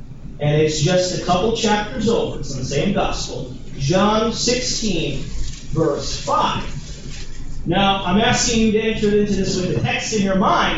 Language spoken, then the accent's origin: English; Sweetwater, Tennessee, United States; I come from Sweetwater, Tennessee. That's where my church is.